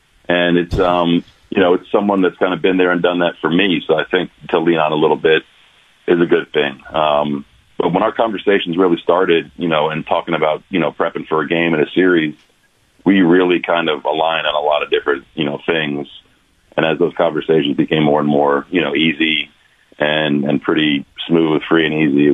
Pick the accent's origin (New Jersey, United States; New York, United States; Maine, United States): New Jersey, United States; I've been a fan of his since I was a teenager growing up in New Jersey when he was playing.